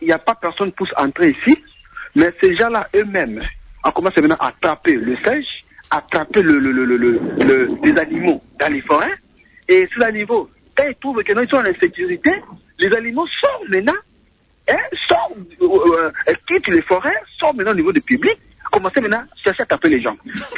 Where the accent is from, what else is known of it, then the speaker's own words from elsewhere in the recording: Mbandaka, Équateur, DR Congo; chez nous, en Mbandaka, comme vous le savez très bien, nous avons un parc, mais c'est abandonné, délaissé par le gouvernement congolais.